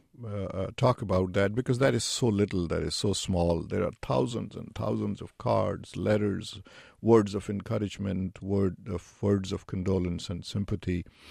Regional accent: Pakistan; I grew up in Pakistan without these rights and without these dignities. I am very much aware of what an autocrat looks like, thinks like, acts like. I have lived under two martial laws in Pakistan.

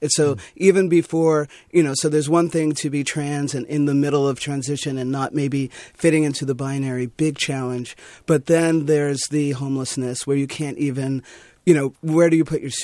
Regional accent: New York, United States; Yeah, I grew up in New York.

